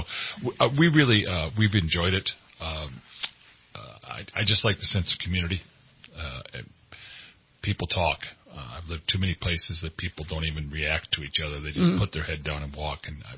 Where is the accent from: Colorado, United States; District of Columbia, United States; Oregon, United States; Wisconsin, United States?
Wisconsin, United States; I'm originally from Wisconsin.